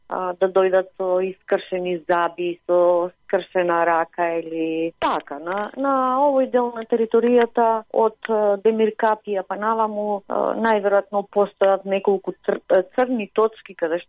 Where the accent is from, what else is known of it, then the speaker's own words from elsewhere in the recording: Veles, Vardar, North Macedonia; веќе овде кога го ја минуваат Македонија, потот сме Велес, мојот крај